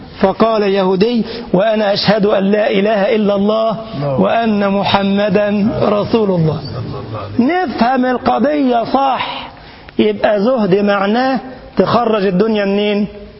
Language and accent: Arabic; Egypt; وكان قاضيا للقضاء في بلدنا مصر رحمه الله